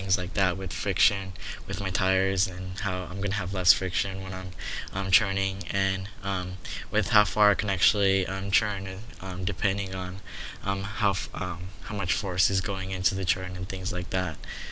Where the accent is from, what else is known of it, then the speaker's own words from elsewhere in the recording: San Diego, California, United States; I was born and raised in San Diego.